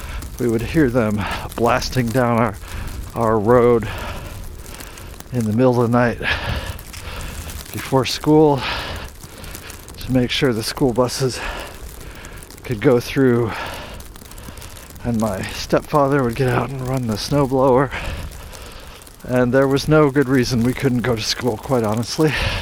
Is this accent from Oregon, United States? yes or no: no; Harborcreek, Pennsylvania, United States; also born or lived in Erie, United States; Now, I grew up in the Erie, Pennsylvania, and Northeast Pennsylvania, and Harbor Creek, Pennsylvania, axis by the lake, and we got lake effect snow